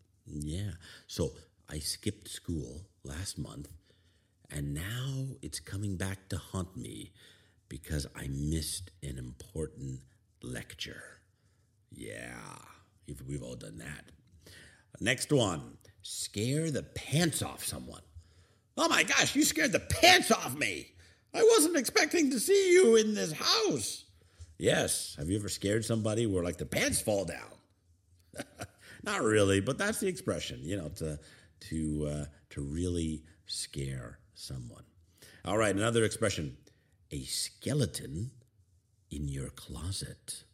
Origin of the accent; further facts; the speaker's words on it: Canada; the first ever recorded trick or treating was right here in my hometown in 1911. So we Canadians are to blame for Halloween and trick or treating.